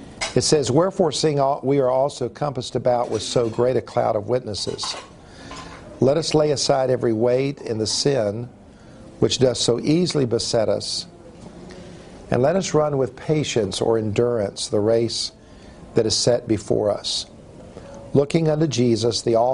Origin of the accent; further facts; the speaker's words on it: South Carolina, United States; I grew up here in South Carolina, so just about everybody plays sports in South Carolina.